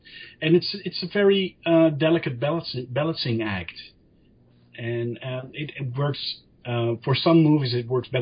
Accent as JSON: {"language": "English", "country": "Netherlands", "second_language": "English", "said": "I am from the Netherlands, so sometimes I have to think about what to say in English."}